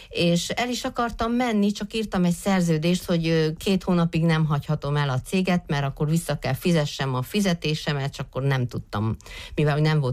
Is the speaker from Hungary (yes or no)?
no; Uileacu Șimleului, Sălaj, Romania; én Szilágysomlyón nevelkedtem, mármint Somlyóújlakon, de Szilágysomlyón jártam iskolába